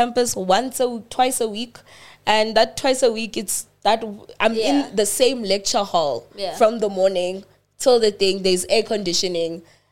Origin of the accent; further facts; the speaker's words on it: Venda, Limpopo, South Africa; now in Johannesburg, South Africa; Like, guys, I'm from Venda, guys. I have Venda jeans. Like, Joburg weather cannot make me sweat.